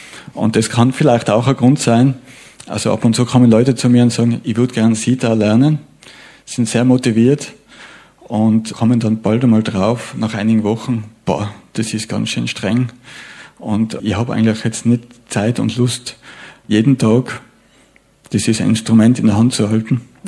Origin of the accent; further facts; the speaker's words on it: Tyrol, Austria; wenn ich jetzt dem Veranstalter anbiete, ein Konzert für indisch-klassische Musik, habe ich als Tiroler fast keine Chance.